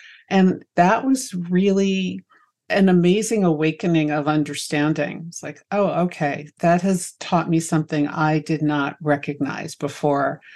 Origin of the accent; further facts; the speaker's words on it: Manhattan, New York, United States; born there; And I was born in Manhattan, so it's not exactly like I was born in some lily white place.